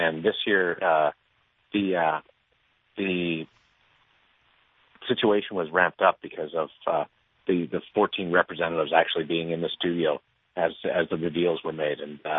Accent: Manitoba, Canada; I'm from Manitoba, so I have an affection for the Winnipeg Jets

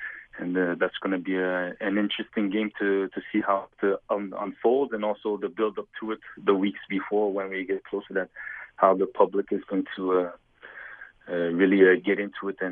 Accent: Montreal, Quebec, Canada; because I'm from Montreal, going to be playing against some Toronto guys

